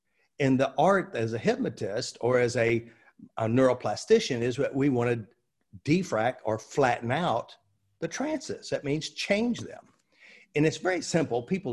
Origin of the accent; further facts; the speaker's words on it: United States; And of course, I'm from America.